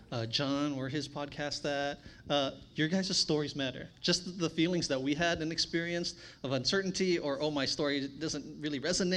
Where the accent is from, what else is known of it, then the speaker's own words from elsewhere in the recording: El Monte, California, United States; even though I'm Filipino, like I grew up in El Monte, so I see myself as Latino.